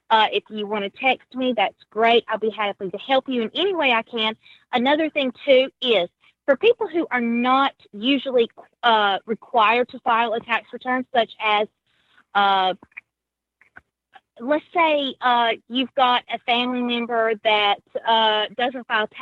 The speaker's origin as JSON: {"language": "English", "region": "North Carolina", "country": "United States", "moved": "yes", "lives_now": "Alabama, United States", "said": "I was actually originally from North Carolina and moved to Alabama a few years ago."}